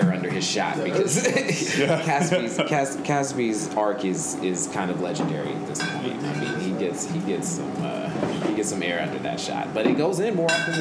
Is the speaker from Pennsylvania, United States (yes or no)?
no; Oakland, California, United States; I am from Oakland. Yes.